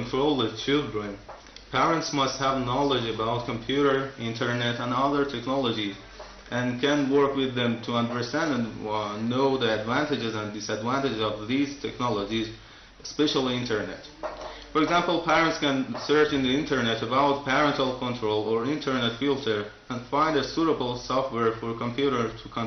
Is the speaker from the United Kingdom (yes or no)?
no; Iraq; from Iraq.